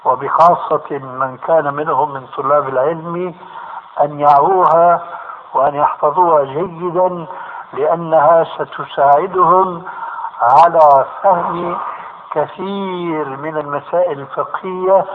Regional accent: Syria; عندنا في الشام يسمى المقدمة بالتذكير

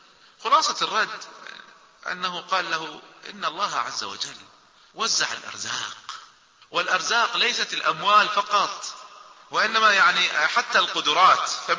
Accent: Kuwait; في واحد من الشباب دخل عندنا في الكويت

